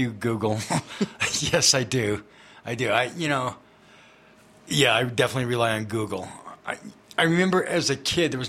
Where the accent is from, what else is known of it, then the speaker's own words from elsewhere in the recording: Wheat Ridge, Colorado, United States; I was a Wheat Ridge kid. I grew up in Wheat Ridge, which was nice, kind of right on the border of Wheat Ridge, North Denver.